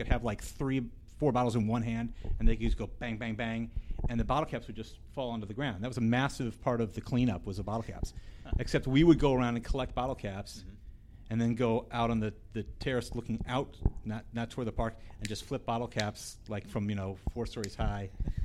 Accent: St. Louis, Missouri, United States; I'm a Cardinal fan because I grew up in St. Louis, but it's a great mystery.

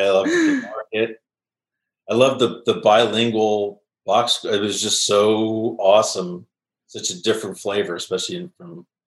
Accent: Mount Vernon, Ohio, United States; I was not that far out of my hometown of Mount Vernon, Ohio.

